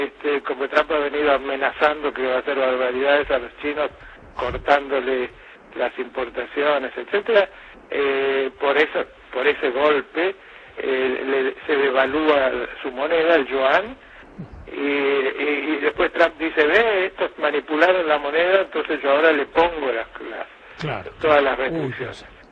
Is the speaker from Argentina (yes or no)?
yes; Buenos Aires, Argentina; moved away as an adult; Soy súper porteño.